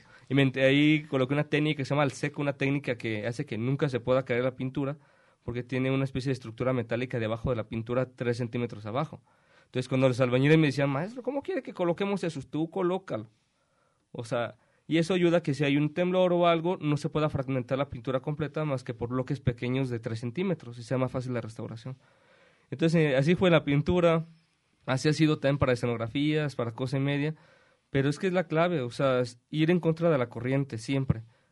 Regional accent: Guadalajara, Jalisco, Mexico; Soy de aquí de Guadalajara

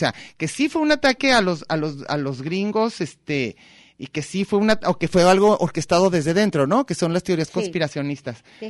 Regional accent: Argentina; Soy argentina, hija de la dictadura

